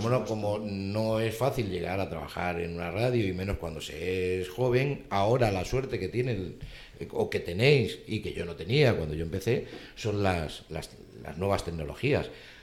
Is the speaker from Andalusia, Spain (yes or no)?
yes; Malaga, Andalusia, Spain; Siempre he simpatizado con el Real Madrid, con el Málaga, pues yo soy de Málaga, aunque no lo parezca.